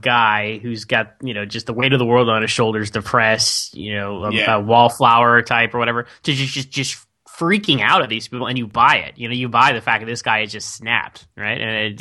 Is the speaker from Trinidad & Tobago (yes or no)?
no; Texas, United States; So for me personally, like, so I'm from Texas, America, right?